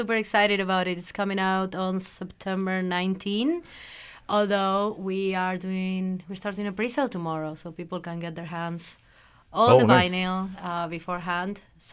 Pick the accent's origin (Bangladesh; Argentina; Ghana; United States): Argentina; now in Vancouver, Canada; I am from Argentina.